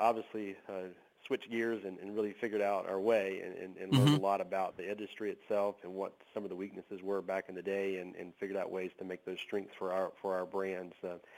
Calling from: Birmingham, Alabama, United States; Marty, I'm calling from hot and humid Birmingham, Alabama.

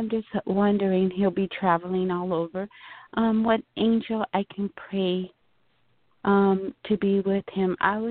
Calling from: Tucson, Arizona, United States; I'm calling in from Arizona. From Tucson?

